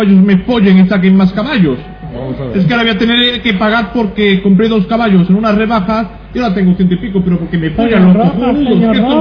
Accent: Madrid, Community of Madrid, Spain; ¡Es que soy de Madrid! ¿Qué soy de Madrid?

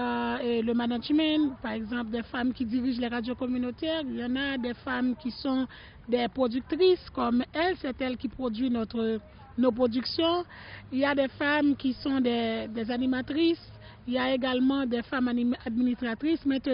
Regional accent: Haiti; je viens d'Haïti

